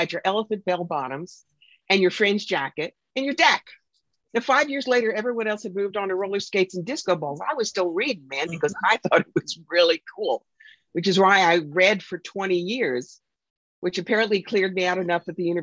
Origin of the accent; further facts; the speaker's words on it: New York, United States; And then there's me. I'm from New York.